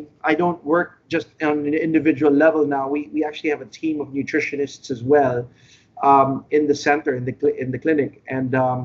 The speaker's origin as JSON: {"language": "English", "country": "New Zealand", "tie": "born or raised there", "moved": "as an adult", "said": "No, I actually studied my university in New Zealand. I grew up in New Zealand. My parents moved there back in 1983."}